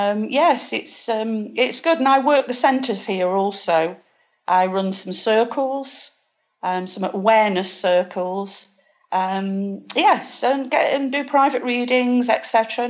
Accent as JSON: {"language": "English", "town": "Derby", "region": "East Midlands", "country": "United Kingdom", "moved": "yes", "lives_now": "Spain", "said": "Well, I'm originally from England. I'm originally from a place called Derby in the middle of England."}